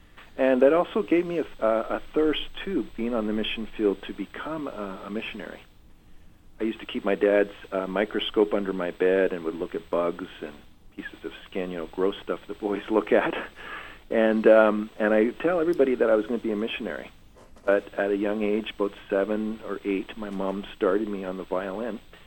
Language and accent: English; Nigeria; born there; Well, I was born in Nigeria, missionary parents.